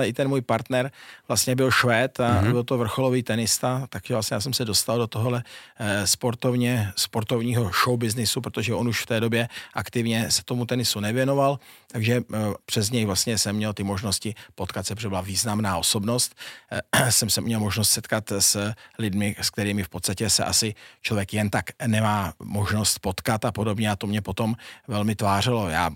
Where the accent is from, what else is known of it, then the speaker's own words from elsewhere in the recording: Holice, Pardubice Region, Czechia; also born or lived in Prague; No a potom jsem se přesunul zase v rámci východočeského kraje do Holic a tam jsem strávil dětství, střední školu v Pardubicích a vysokou školu v Praze potom